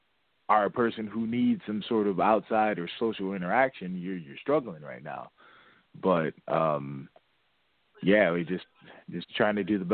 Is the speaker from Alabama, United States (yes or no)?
no; Fort Wayne, Indiana, United States; I wanted to find one in my hometown of Fort Wayne, since it's a bigger city and it'd be easier for people to get to.